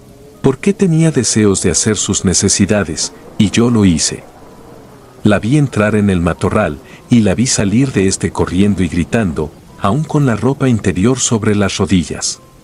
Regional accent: Sancti Spíritus, Cuba; soy nativa de un municipio de la provincia de Sancti Spíritus en Cuba.

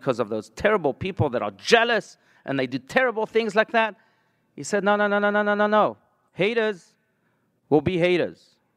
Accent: South Africa; You know, I grew up in South Africa, and I'll never forget that day on February 11th, 1990

